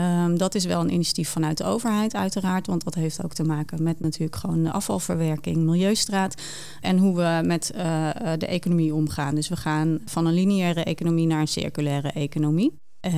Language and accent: Dutch; Lelystad, Flevoland, Netherlands; also born or lived in Het Gooi; Maar in Lelystad had ik vroeger als kind toch echt wel het idee van dit was het eindpunt.